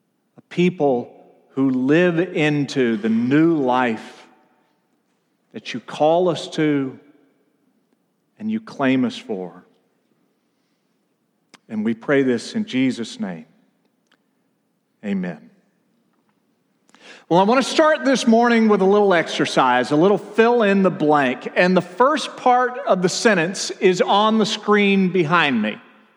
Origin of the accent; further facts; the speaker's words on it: Texas, United States; moved away; I am an Arkansan and have been for 13 years, but I am also a Texan. I was born and raised there. Don't hate me because of that.